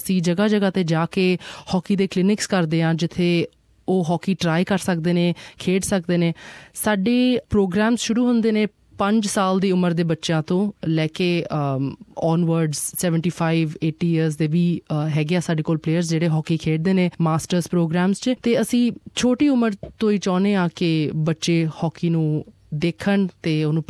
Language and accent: Punjabi; Chandigarh, India; now in Australia; ਮੈਂ ਹੈਗੀ ਹਾਂ ਚੰਡੀਗੜ੍ਹ ਦੀ, ਇੰਡੀਆ ਤੋਂ ਹਾਂ ਅਤੇ ਆਸਟ੍ਰੇਲੀਆ ਮੈਂ ਆਈ ਸੀ ਮਾਰਚ 'ਚ